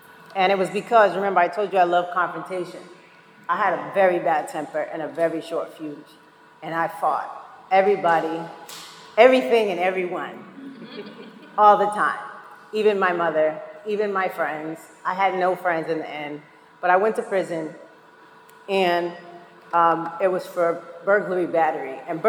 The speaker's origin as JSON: {"language": "English", "town": "Boston", "region": "Massachusetts", "country": "United States", "said": "But I come from Boston, and in the city of Boston, we're a different breed of people. We take trains by ourselves at like 8."}